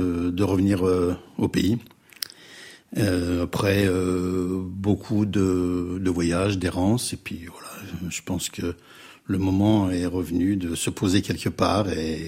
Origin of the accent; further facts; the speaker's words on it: Joeuf, Grand Est, France; On est à Jeuf, oui.